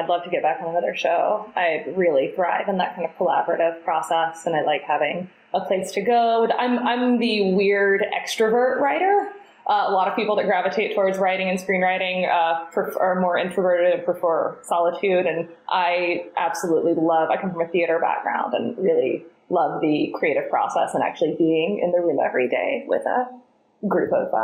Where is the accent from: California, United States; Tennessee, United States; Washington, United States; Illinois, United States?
Tennessee, United States; Chattanooga; I grew up in Chattanooga in Tennessee.